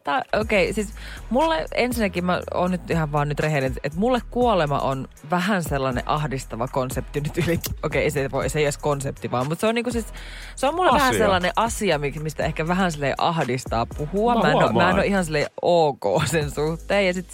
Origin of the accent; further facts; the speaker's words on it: Jyväskylä, Central Finland, Finland; kun mä oon Jyväskylästä ja mä oon kasvanut jotenkin sellaisessa, niin kuin, mitä mä sanoisin, semmoisen oma kotitalo lähiö